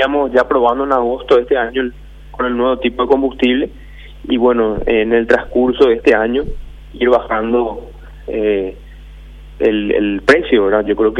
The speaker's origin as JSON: {"language": "Spanish", "country": "Paraguay", "said": "somos todos los paraguayos"}